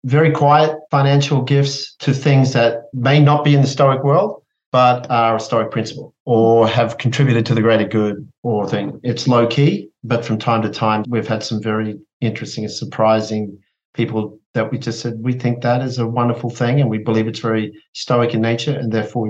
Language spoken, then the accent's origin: English; Queensland, Australia; When I was younger, there was less opportunity growing up in West Queensland, but I had lots of structure around me.